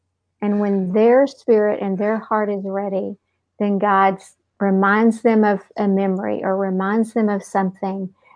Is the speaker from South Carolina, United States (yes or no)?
no; Texas, United States; accent: Texas; if my Texas accent throws you off, I'm really sorry, but we're deep in the heart of Texas here.